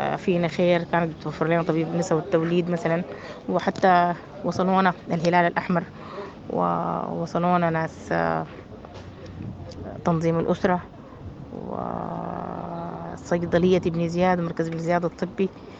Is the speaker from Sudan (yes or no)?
yes; Sudan; ودي طبعا زادة يعني إحنا من قيمنا كسودانيين.